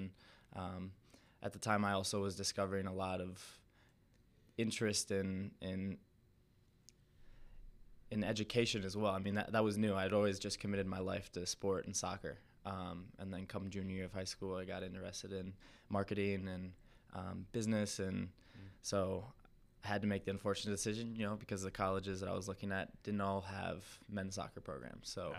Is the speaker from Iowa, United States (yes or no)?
no; Madison, Wisconsin, United States; So I grew up in Madison, played Sixers since I was 8, 9 years old.